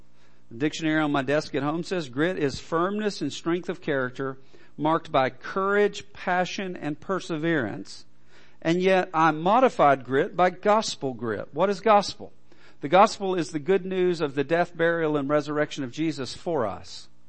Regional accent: Alabama, United States; I grew up in Alabama. I'm an Alabama football fan.

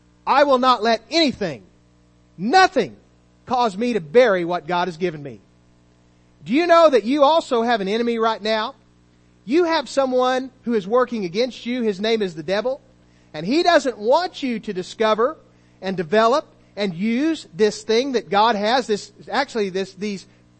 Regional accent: United States; born there; it's not coincidental or accidental that I was born in America.

